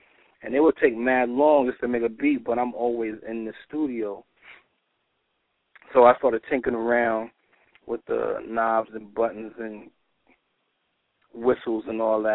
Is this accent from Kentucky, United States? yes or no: no; New York City, New York, United States; Originally, I'm from Harlem. You know what I mean? From Harlem. St. Nicholas Projects.